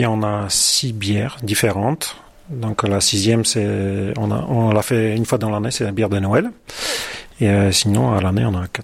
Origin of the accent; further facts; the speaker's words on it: Poland; now in France; je suis polonais. Et ça fait, oui, bientôt 20 ans que j'habite en France. Et en Lozère, ça va faire 7-8 ans.